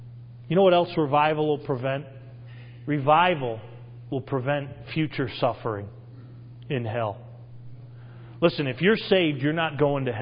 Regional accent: New England, United States; I like the Patriots. I'm from New England.

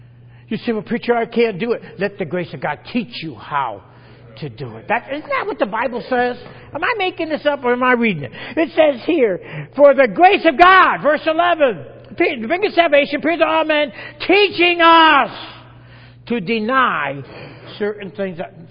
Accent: United States; I told her I was from America, and I wanted to bring something home to my family.

